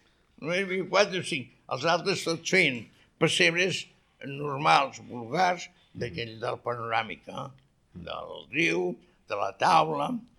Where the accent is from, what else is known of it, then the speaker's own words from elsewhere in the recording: Barcelona, Catalonia, Spain; also born or lived in l'Espluga; Clar, Barcelona, tot castellà en aquella època, el 43-44, prohibit català, per això, prohibidíssim.